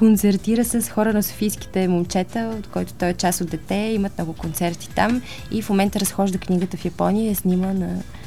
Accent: Kazanlak, Stara Zagora Province, Bulgaria; Аз съм родена в Казанлък и така първите 7 са ми минали там.

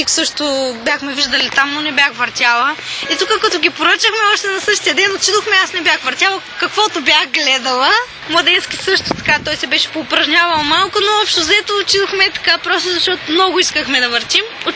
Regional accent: Veliko Tarnovo, Veliko Tarnovo Province, Bulgaria; Аз също съм от Велико Търново.

